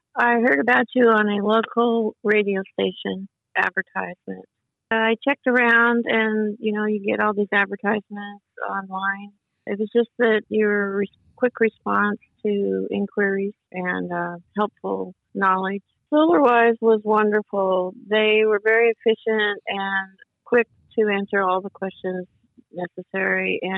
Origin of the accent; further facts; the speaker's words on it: Sacramento, California, United States; I'm from Sacramento, California.